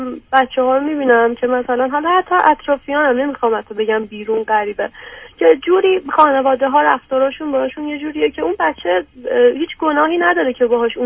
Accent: Iran; تو ایران بزرگ شدم

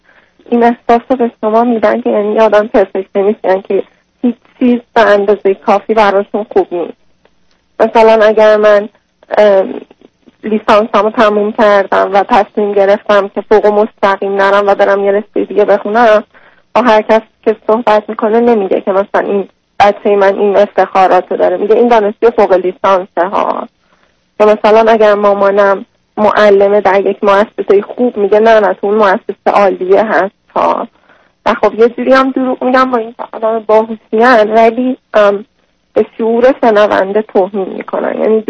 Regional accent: Tehran, Tehran Province, Iran; born there; خب ما متولد تهران هستیم.

